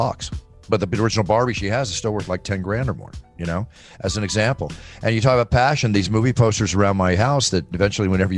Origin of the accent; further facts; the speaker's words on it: Texas, United States; But listen, I grew up in Texas. You could be a country within yourself.